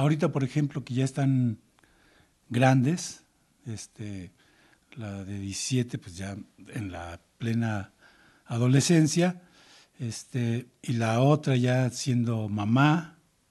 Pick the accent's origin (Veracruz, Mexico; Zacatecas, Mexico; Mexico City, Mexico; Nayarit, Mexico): Mexico City, Mexico; now in San Cristóbal de las Casas, Mexico; soy originario de la Ciudad de México y llevo viviendo en San Cristóbal de las Casas 27 años.